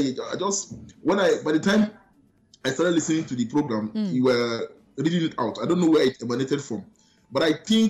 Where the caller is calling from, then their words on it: Gambia; I'm calling from Gambia.